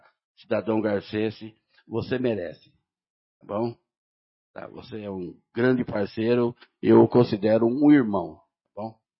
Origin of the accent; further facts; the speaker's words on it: Paraná, Brazil; now in Garça, Brazil; Eu também sou paranaense e acabei ficando aqui em Garça.